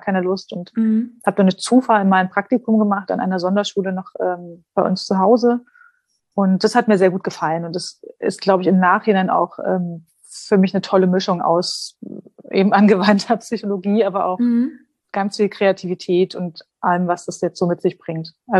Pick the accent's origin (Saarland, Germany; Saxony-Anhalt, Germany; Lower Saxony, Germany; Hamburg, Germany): Saxony-Anhalt, Germany; Dessau; moved away as an adult; Okay, also ich bin 36 Jahre alt, bin aufgewachsen in Dessau in Sachsen-Anhalt und bin dann nach dem Abitur nach Karlsruhe gezogen, um dort zu studieren.